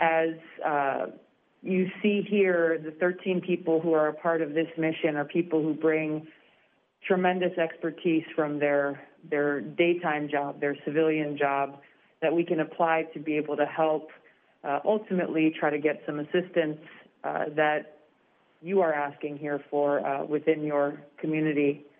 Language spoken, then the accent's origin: English; Hawaii, United States; and I'm from Hawaii. And so aloha to all of you.